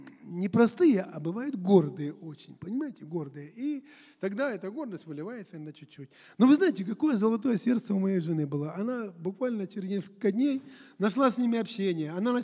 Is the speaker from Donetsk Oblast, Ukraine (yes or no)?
yes; Donetsk, Donetsk Oblast, Ukraine; now in Moscow, Russia; Я жениться-то хотел, а жить-то я хотел у себя на родине. Ну, и вот поженились мы. Было бракосочетание, оно было у нас в Донецке